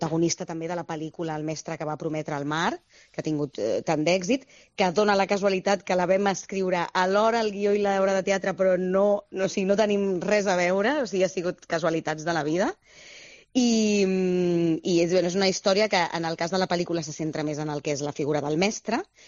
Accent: Santa Coloma de Gramenet, Catalonia, Spain; Des de molt petita la meva família es feia teatre amateur, a Santa Coloma Gramenet, que és d'on sóc jo.

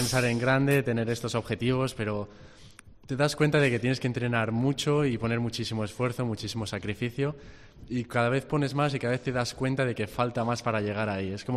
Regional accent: Cantabria, Spain; also born or lived in Seattle, United States; tomé la decisión de volver a casa, a la tierruca, sabiendo que tenía a Ramón aquí

